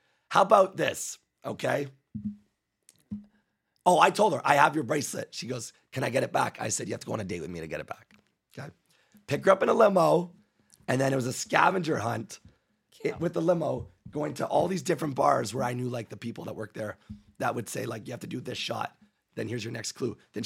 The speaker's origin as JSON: {"language": "English", "country": "Canada", "said": "I didn't get it because I'm Canadian."}